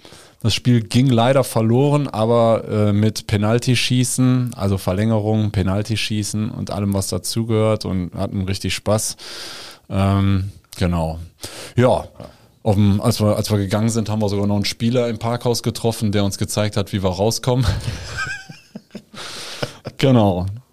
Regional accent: Rhineland, Germany; wie man bei uns im Rheinland sagt.

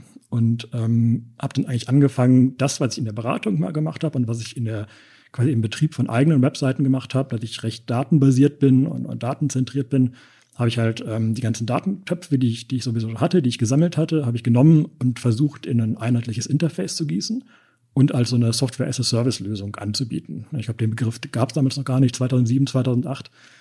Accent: Bonn, North Rhine-Westphalia, Germany; born there; also born or lived in Berlin / London; Ich bin gebürtiger Bonner, habe dann mal eine Zeit lang in Berlin gelebt, habe auch mal eine Zeit lang in der Nähe von London gelebt, aber bin dann doch wieder zurück nach Bonn gekommen

